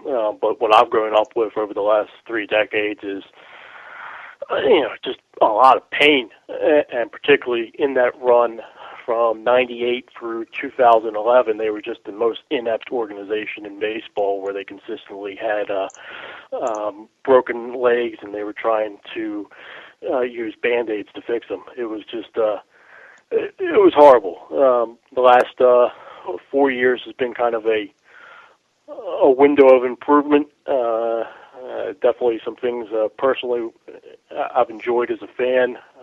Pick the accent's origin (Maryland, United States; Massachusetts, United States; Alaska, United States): Maryland, United States; Baltimore; Yeah, I'm grew up here in Baltimore. Only really time out of the area was I spent a year in college down in Tampa.